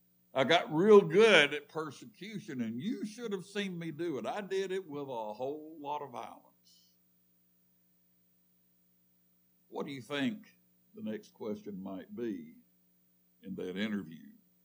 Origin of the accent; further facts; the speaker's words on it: Alabama, United States; both of them are from my home state, the state of Alabama.